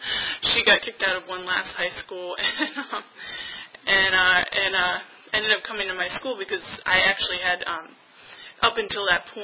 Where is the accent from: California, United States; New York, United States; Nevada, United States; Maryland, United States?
Maryland, United States; there's this alternative school by where we grew up in Maryland